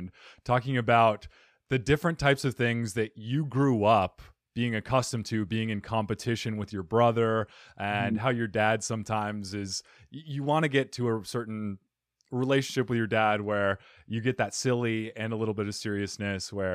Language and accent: English; Phoenix, Arizona, United States; So she's from Brazil, I'm from Phoenix, and we thought, well, we want to be close to one or the other.